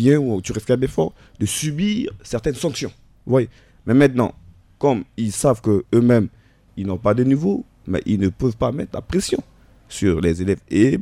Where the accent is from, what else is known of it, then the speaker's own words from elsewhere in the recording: Central African Republic; en tant que jeune, en tant que centrafricain